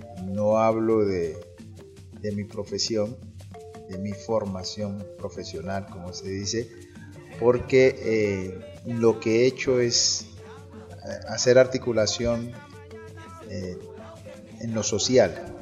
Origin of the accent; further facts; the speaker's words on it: Tumaco, Nariño, Colombia; me concentro pues principalmente en el Pacífico, de donde yo soy, y particularmente pues en mi Tumaco